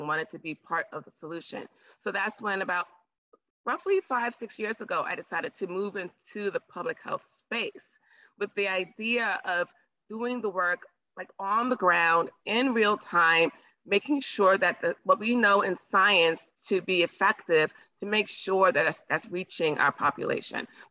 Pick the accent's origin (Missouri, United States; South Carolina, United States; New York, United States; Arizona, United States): New York, United States; New York City; even though I grew up in New York City, I didn't deal with, thankfully, I didn't have a lot of interactions with racist individuals.